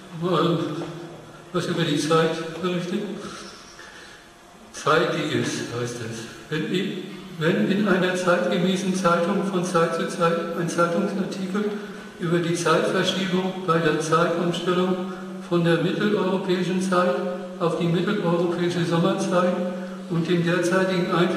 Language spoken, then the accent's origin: German; Osterode am Harz, Lower Saxony, Germany; Ich bin zwar im Harz geboren, in Oster, aber dann sind wir in Osterode